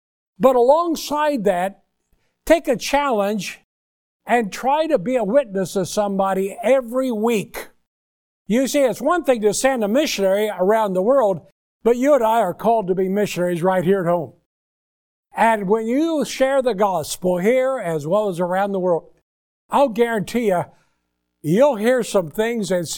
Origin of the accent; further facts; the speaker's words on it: Indiana, United States; My wife's from Baldwin County, and I'm originally from Indiana.